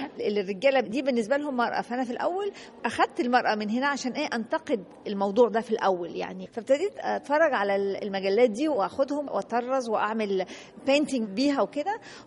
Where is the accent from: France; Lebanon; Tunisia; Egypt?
France; Nice, Provence-Alpes-Côte d'Azur; أنا تربيت في فرنسا وكنت في نيس، كنت جاية مع ماما وبابا في سنة 1974 ودخلت كلية الفنون الجميلة فيلا أخسون.